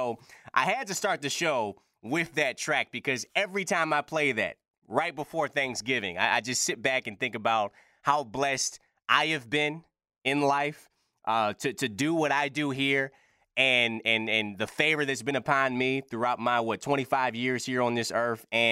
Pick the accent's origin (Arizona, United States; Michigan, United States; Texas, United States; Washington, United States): Michigan, United States; Detroit; because I'm from Detroit, as I've stated numerous times here on the show, and my family's pretty tight.